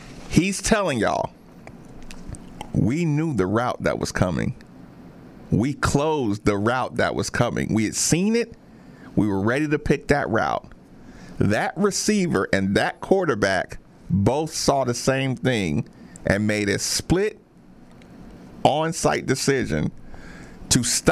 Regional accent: Asheville, North Carolina, United States; He gets to go back to Asheville. Because we're from Asheville, North Carolina.

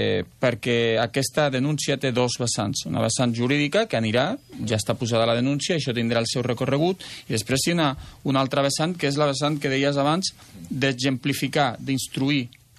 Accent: Catalonia, Spain; Com a activista català

